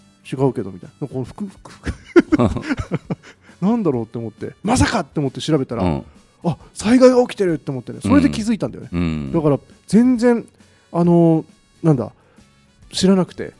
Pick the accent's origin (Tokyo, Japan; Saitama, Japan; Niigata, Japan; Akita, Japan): Akita, Japan; Odate; うちの実家はね、ばあちゃん家が僕実家なんだけど、その大館市ってところにあって